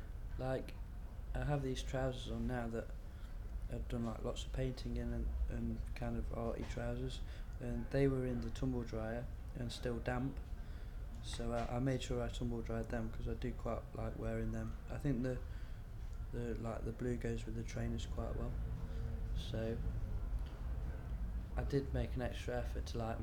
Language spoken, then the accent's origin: English; Derby, East Midlands, United Kingdom; now in Manchester, United Kingdom; my age is 29 and I'm originally from Derby, living in Manchester.